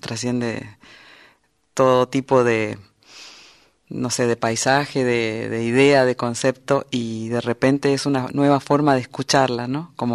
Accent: Puerto Rico, Misiones, Argentina; also born or lived in Córdoba; nací en Puerto Rico porque mis padres estaban trabajando ahí, pero ellos eran argentinos. Y después, mi papá era de Córdoba, entonces al lugar de regreso fue ir a la ciudad de Córdoba.

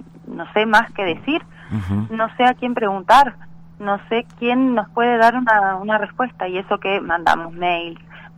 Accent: Bariloche, Río Negro, Argentina; nosotros andanzas hace 7 años que estamos acá en Bariloche. Yo soy oriunda de Bariloche

